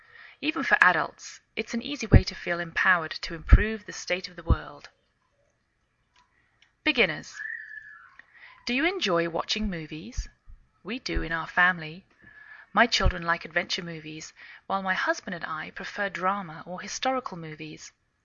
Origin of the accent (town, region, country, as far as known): England, United Kingdom; now in United States